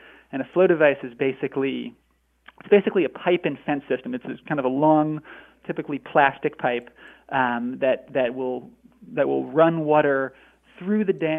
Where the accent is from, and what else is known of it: Northeastern United States, United States; born or raised there; now in Northwestern United States